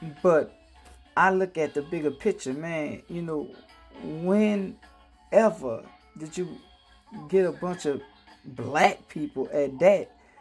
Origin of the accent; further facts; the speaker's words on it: New Orleans, Louisiana, United States; Now, it's more than what was going on with my hometown team, the Saints, which was a debacle in the Bayou